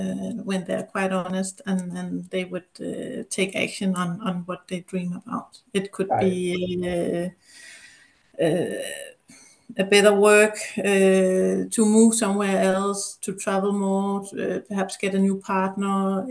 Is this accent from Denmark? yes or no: yes; Denmark; Yes. I'm also from Denmark.